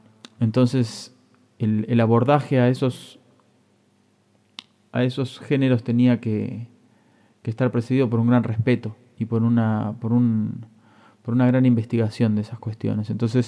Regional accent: Buenos Aires, Argentina; moved away; por aquellos años donde yo me fui de Buenos Aires

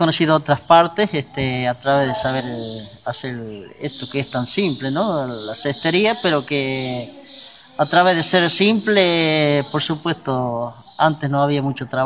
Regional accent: Anjullón, La Rioja, Argentina; soy de Anjullón y hace varios años que estoy haciendo cestería con poleo

